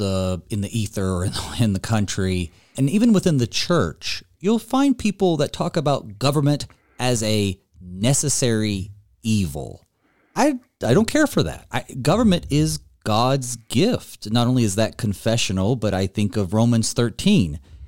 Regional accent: Winston-Salem, North Carolina, United States; I'm a Southern boy. You're in Gainesville. I'm from Winston-Salem, right? North Carolina.

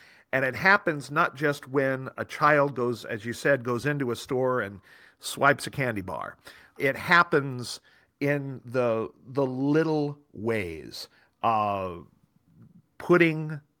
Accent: Illinois, United States; building homes where I grew up in Southern Illinois.

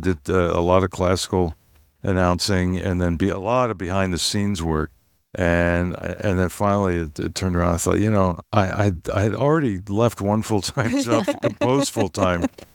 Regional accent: Pennsauken, New Jersey, United States; that I'm from Pennsauken, New Jersey.

